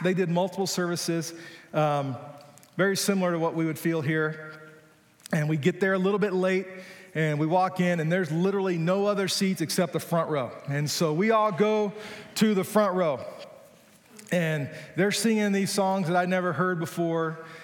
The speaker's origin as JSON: {"language": "English", "region": "Georgia", "country": "United States", "said": "I'm from Hickville, rural Georgia."}